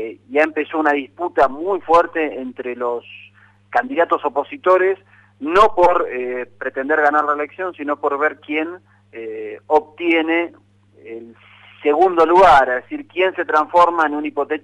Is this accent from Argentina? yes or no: yes; Argentina; como argentinos nos daría mucho orgullo que eso también se masifique